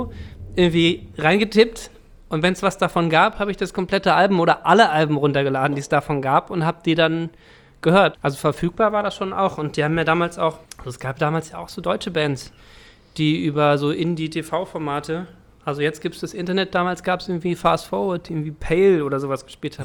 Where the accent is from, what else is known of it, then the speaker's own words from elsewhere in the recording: Saxony-Anhalt, Germany; Aber in Hamburg auch oder nur bei uns in der Altmark?